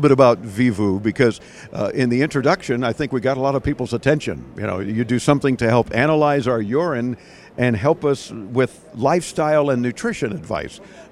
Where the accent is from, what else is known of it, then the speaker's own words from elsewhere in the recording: Miami, Florida, United States; we come from Miami, where there's a lot of humidity